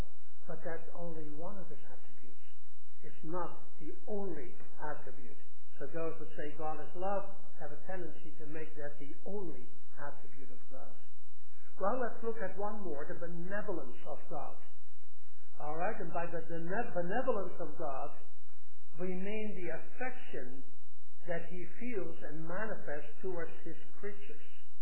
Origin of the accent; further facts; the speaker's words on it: Netherlands; Where I grew up in Holland, it was normal to have 3 offerings.